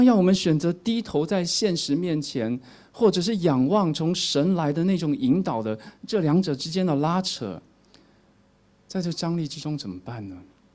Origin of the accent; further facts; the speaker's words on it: Taiwan; 因为我是在台湾出生长大的，想起小时候听到的那些台湾的那些曲调